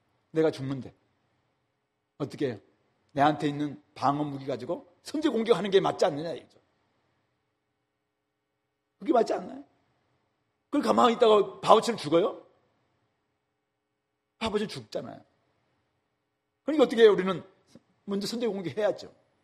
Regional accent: South Jeolla, South Korea; 제가 어렸을 때 시골에 살다 보니까 병원이 없었어요. 병원 가려면은 배 타고 한 3시간 쫙 여수까지 나가야 되고

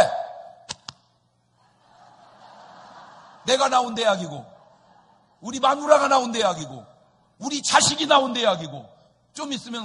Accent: South Korea; 내가 대한민국 사람으로 태어났다는 사실이

